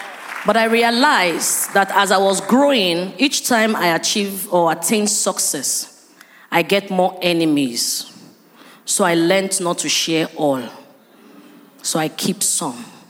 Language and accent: English; Fadeyi, Lagos, Nigeria; So, growing up in Fadeyi, instead of me feeling down, God just gave me a sanguine path to let go of all those stories.